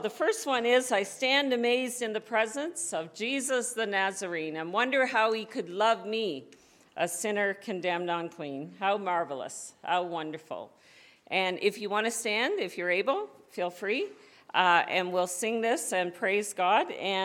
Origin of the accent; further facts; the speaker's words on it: Newfoundland and Labrador, Canada; I'm from Newfoundland originally.